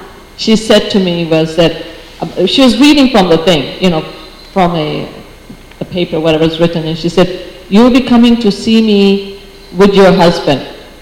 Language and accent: English; Washington, District of Columbia, United States; born there; I was born in Washington, D.C.